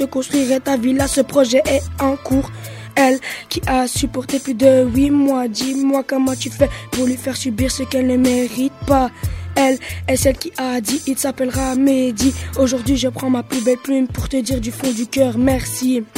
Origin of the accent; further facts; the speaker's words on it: Brussels, Belgium; Je viens des quartiers de Bruxelles. J'ai 15 ans, enfin, je vais avoir 15 ans.